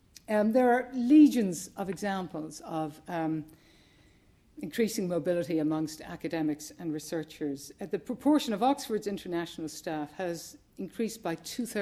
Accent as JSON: {"language": "English", "country": "Ireland", "tie": "born or raised there", "also_born_or_lived": "United States / Scotland", "moved": "as an adult", "lives_now": "United Kingdom", "said": "Speaking personally, as somebody born and raised in Ireland, spent my academic career in the US, then moved to Scotland and am now down in England, I might be considered a citizen of the world"}